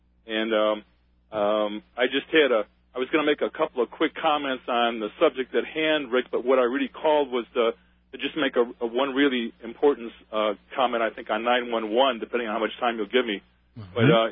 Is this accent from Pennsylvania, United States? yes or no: no; Rancho Cucamonga, California, United States; attending the city council meetings in Rancho Cucamonga, my hometown